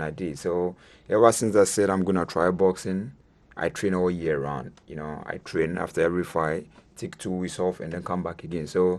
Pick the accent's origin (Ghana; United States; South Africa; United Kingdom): Ghana; Accra, Greater Accra; I fight for Ghana. I fight for my people because I grew up in Bukom, you know, the area, and I've got the passion.